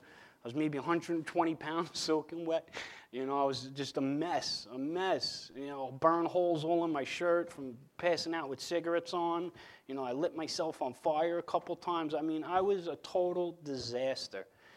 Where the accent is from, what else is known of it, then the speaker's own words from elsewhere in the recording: New York, United States; I ain't going to Connecticut. I'm Long Island. I'm from New York. What am I going to do in Connecticut?